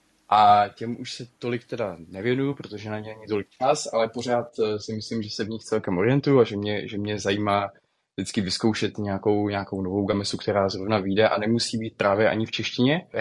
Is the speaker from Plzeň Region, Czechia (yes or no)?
no; Prague, Czechia; Je mi 25. Jsem Pražák, studuju v současné době na Filozofické fakultě, obor rusistika, ruština a ruský jazyk a literatura.